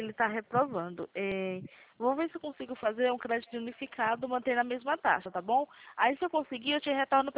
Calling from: São Roque, São Paulo, Brazil; Isso, eu falo aqui de São Roque, São Paulo.

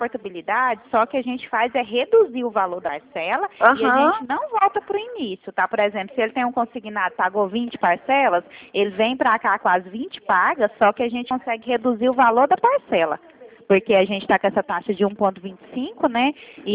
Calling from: Goiânia, Goiás, Brazil; É 62, né? Que a gente é aqui de Goiânia.

